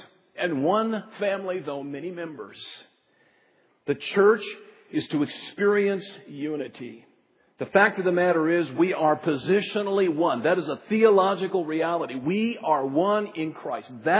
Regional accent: Minnesota, United States; moved away; also born or lived in Bay Area / Los Angeles; I grew up in Lily White, Minnesota. I'm not kidding you. I grew up in a town where the only people of color I ever saw were on television, because there were none in my hometown.

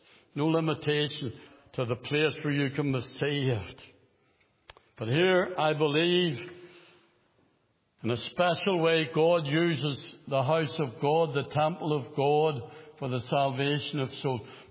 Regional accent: Belfast, Northern Ireland, United Kingdom; When I was a young believer growing up in Belfast, I got converted when I was 17 years of age.

